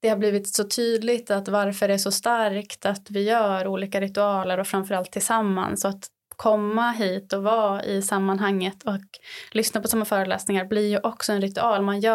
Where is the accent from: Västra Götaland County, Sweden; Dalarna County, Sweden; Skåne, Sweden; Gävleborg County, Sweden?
Dalarna County, Sweden; now in Stockholm, Sweden; jag liksom tog mitt pick och pack och drog hem till Dalarna där jag kommer ifrån